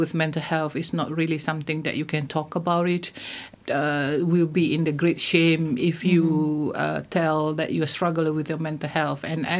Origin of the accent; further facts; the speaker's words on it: Malaysia; now in United Kingdom; I'm originally from Malaysia. I've been in UK since 2019. I guess it's almost like 3.5 years now.